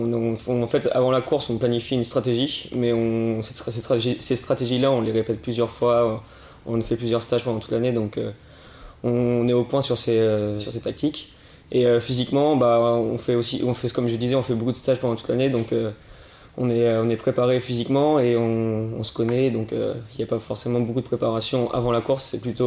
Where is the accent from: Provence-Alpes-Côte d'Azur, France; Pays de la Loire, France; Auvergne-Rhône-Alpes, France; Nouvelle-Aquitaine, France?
Pays de la Loire, France; Château-Gontier; now in Toulouse, France; j'ai 18 ans. Je suis originaire de Château-Gontier et je fais du roller de vitesse au club de Château-Gontier. Et actuellement, je fais mes études sur Toulouse